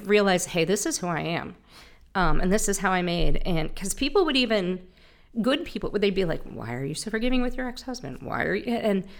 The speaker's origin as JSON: {"language": "English", "town": "Camp Lejeune", "region": "North Carolina", "country": "United States", "tie": "born there", "said": "But I was born on Camp Lejeune Naval Base, and my mom and him were, you know, I had an older sister."}